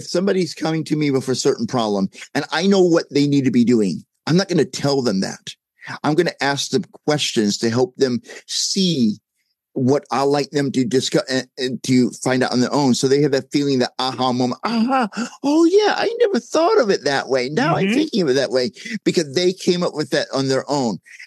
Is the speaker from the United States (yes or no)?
yes; United States; I grew up here in the United States.